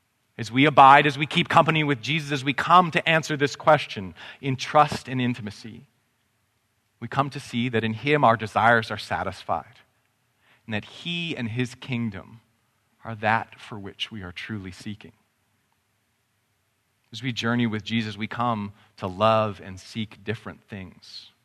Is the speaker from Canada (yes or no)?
yes; Canada; I'm Canadian. It seems kind of polite and Canadian to want such a thing.